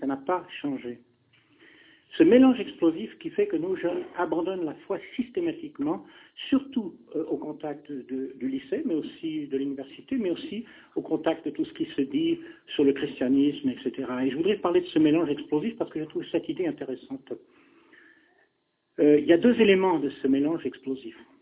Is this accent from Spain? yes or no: no; Texas, United States; accent: Texan; pardonnez mon accent texan, hein, parce que depuis le temps, c'est pas grave.